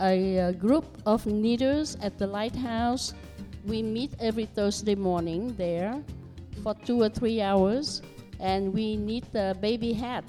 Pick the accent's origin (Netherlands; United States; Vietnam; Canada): Vietnam; first language Vietnamese; English is a second language; moved away; I originally came from Vietnam. And when I was in sixth grade, I learned French and English because I came from Vietnam.